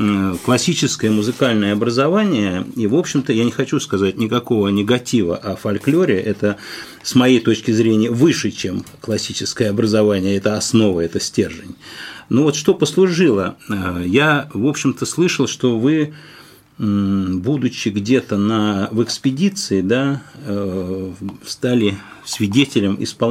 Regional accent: Moscow, Russia; вы так же, как и я москвич

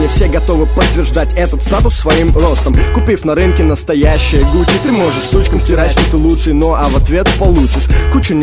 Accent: Kstovo, Nizhny Novgorod Oblast, Russia; тем, кто интересовался, я из Кстова.

